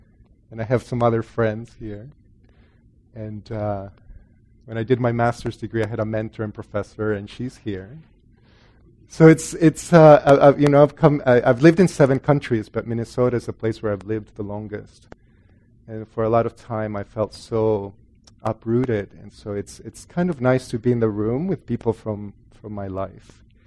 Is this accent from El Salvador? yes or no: yes; El Salvador; also born or lived in Guatemala; Because I grew up in Catholic El Salvador, and our Catholicism was liberation theology. But when the civil war got really bad, went to Guatemala